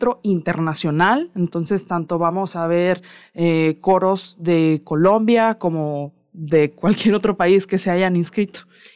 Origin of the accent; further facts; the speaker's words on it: Baja California Sur, Mexico; sudcaliforniana que en esos conciertos y que estuve muy orgullosa de llevar mi música y la memoria de mi tierra y nuestra tradición.